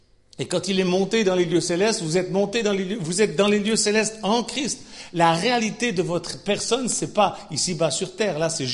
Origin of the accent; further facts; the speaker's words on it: Switzerland; Chez nous, en Suisse, on dit, c'est la foi du charbonnier.